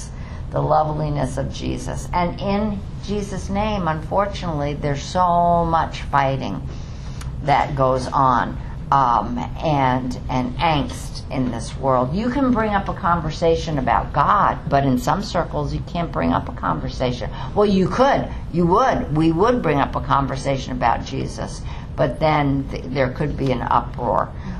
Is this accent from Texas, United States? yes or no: no; Bronx, New York, United States; This is hard for me to say, and this might be because I'm from the Bronx.